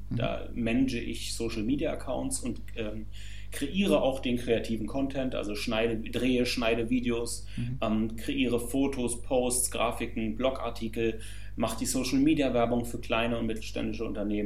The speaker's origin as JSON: {"language": "German", "region": "Berlin", "country": "Germany", "said": "Nein, ich bin Berliner. Ich bin Charlottenburger."}